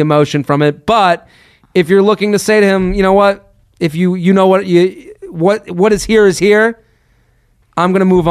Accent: United States; I grew up in America where there was a head of household who brought home the, you know

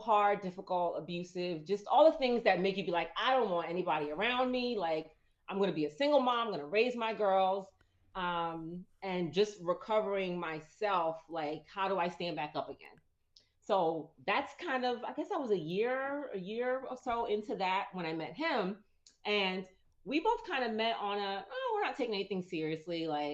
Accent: New Jersey, United States; I'm from Jersey.

